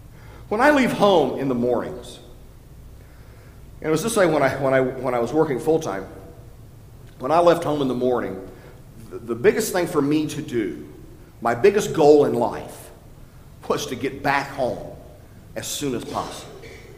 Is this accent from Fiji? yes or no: no; Franklin, United States; I was raised in a black neighborhood over on Pratt Street here in Franklin. I was a brat from Pratt. We were the only white people on the block.